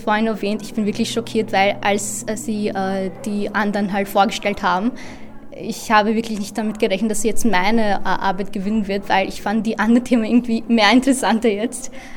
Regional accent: India; Also ich komme aus Indien und also ein Teil von Kaschmir liegt halt in Indien

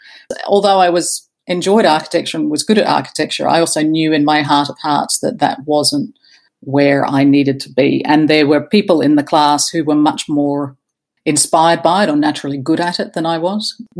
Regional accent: Brisbane, Queensland, Australia; I was raised in the northern suburbs of Brisbane. It wasn't exactly … because it was such a new suburb, it was very aspirant.

